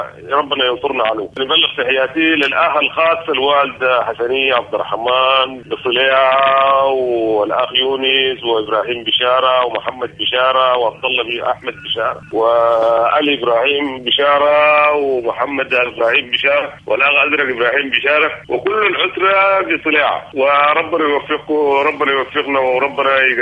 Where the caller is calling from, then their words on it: Jeddah, Makkah Province, Saudi Arabia; من المملكة العربية السعودية جدة.